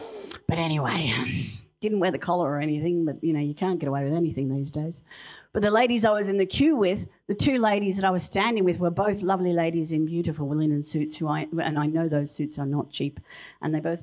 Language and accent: English; Mount Eliza, Victoria, Australia; I grew up in Mount Eliza. I went to school with these people